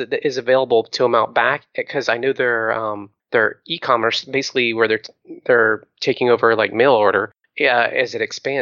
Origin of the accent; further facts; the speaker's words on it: Florida, United States; Yeah, but for me, I'm like, man, I'm from Florida. All right. I will literally freeze to death.